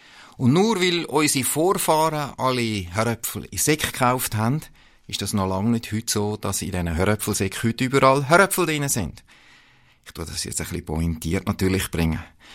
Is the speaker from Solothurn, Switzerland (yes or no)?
no; Zurich, Switzerland; ich bin geheiratet mit Anna-Marie, meiner Frau. Wir sind im Zürcher Oberland aufgewachsen.